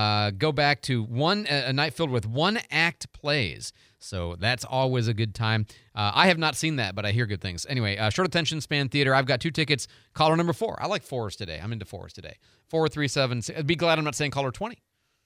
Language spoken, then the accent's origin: English; St. Louis, Missouri, United States; I was listening to a local Christian station in my hometown of St. Louis